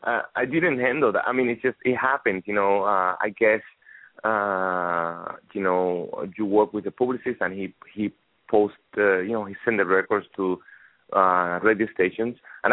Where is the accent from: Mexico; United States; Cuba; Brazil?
Cuba; when I was growing up in Cuba, I didn't really have the opportunity to really hear.